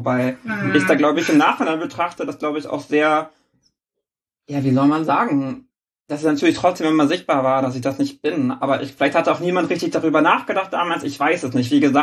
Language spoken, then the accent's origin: German; Schleswig-Holstein, Germany; also born or lived in Hamburg; ich bin gebürtige Hamburgerin, bin allerdings als kleines Kind nach Schleswig-Holstein gezogen und bin da groß geworden, zur Schule gegangen und alles, was man dann halt so macht, wenn man dann so 13, 14, 15 ist, das ist da alles passiert.